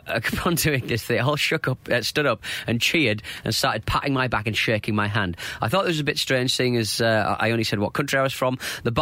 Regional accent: England, United Kingdom; Something I learnt was, I'm an Englishman! Which I would proudly say to my girlfriend, who couldn't care less.

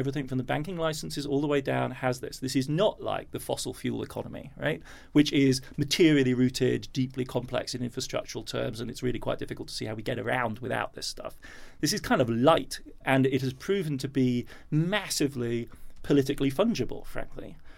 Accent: Germany; accent: English; now in New York, United States; I sound English and I have a UK passport. I grew up in Germany, so I'm in a rather unfortunate position.

